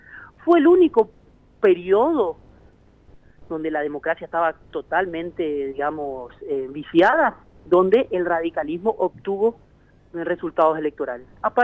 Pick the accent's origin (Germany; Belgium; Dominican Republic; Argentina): Argentina; Formosa; por ahí los que somos de Formosa, podemos evidenciarlo más